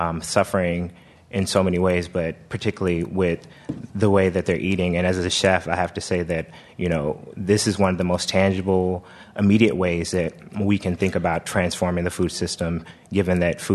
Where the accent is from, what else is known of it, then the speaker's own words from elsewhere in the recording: Memphis, Tennessee, United States; because I'm from Memphis, Tennessee, and although I haven't lived there in a while